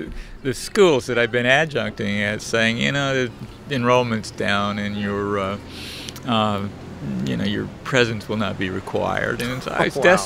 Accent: the South, United States; You know, I grew up in the South.

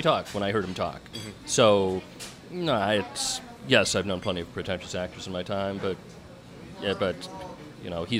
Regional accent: Chicago, Illinois, United States; I'm from Chicago, they're not from New York

